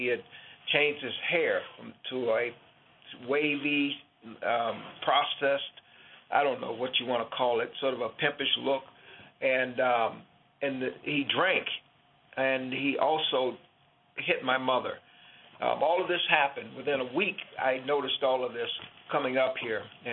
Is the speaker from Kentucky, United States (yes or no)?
no; Selma, Alabama, United States; born there; Well, yeah, I was born in Selma, Alabama. I'm 61 years old now. So in 1954, I was born in Selma, Alabama, to a faith-based family, I'm going to call it.